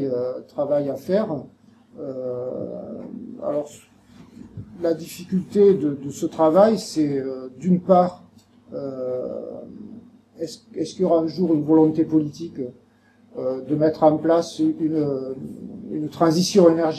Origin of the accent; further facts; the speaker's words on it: Conques, Occitanie, France; Moi, je viens de la commune de Conques.